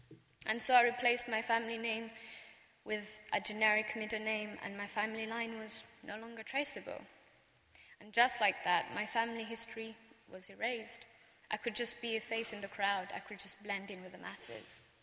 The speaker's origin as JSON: {"language": "English", "country": "Rwanda", "first_language": "Kinyarwanda", "second_language": "English", "said": "I had to defer to them because the name Tutsi was a mark of inferiority. In my native tongue, Kinyarwanda, we have a saying that the name is the person."}